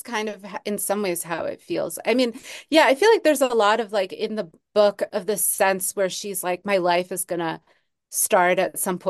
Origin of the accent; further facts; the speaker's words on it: Northeast, United States; I'm from the Northeast, so like the seasonal markers that I had relied on to like mark time aren't really there.